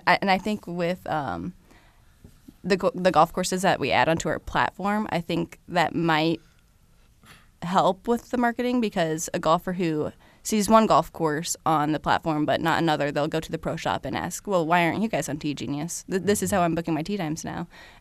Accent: Carmel, Indiana, United States; where I do have connections in my hometown of Carmel, Westfield, Indiana

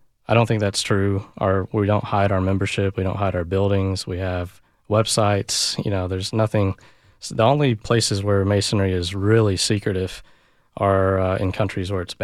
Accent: Nashville, Tennessee, United States; Luckily, I'm from Nashville, so it wasn't as big a deal. I'd come home anyways

